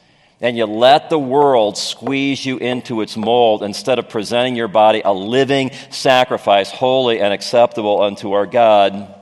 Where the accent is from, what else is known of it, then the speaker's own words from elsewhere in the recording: Gary, Indiana, United States; I grew up in Gary in the 60s.